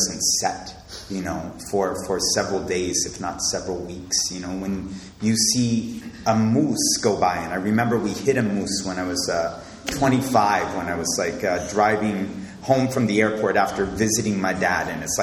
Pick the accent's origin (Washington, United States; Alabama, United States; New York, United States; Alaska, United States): Alaska, United States; So I think for me, part of my story is growing up in Alaska, being like, why am I here?